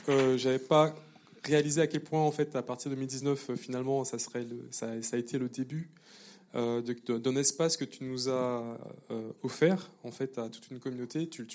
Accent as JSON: {"language": "French", "country": "Martinique", "lives_now": "Paris, France", "said": "Je suis martiniquais, chercheur engagé aujourd'hui, vivant et travaillant au CNRS à Paris."}